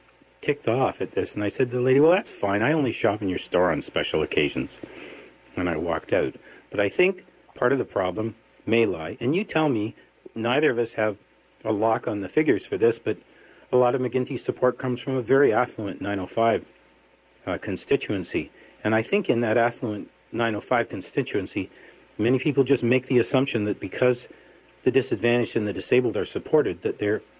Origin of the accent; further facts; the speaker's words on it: Burlington, Ontario, Canada; now in Hamilton, Canada; And I live in Hamilton. I go into Burlington from time to time. And I grew up in Burlington when it was a farming town and a farming supply town and then a bunch of subdivisions built on agricultural land.